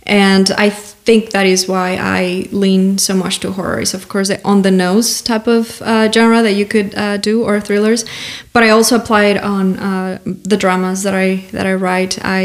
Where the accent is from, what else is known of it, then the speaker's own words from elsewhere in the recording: Mexico; I also talk about growing up in Mexico when the cartel was on the rise